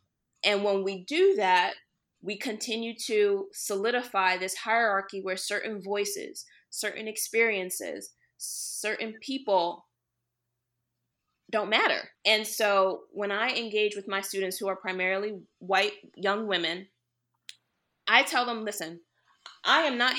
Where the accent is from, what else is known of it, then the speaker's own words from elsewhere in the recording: New York City, New York, United States; So for me, I grew up in New York City